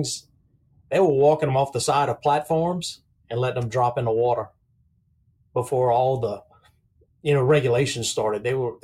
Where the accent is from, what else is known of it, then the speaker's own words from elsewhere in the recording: Abbeville, Louisiana, United States; So born and raised in Abbeville, Louisiana, 1970, regular family, daddy was in the oil field.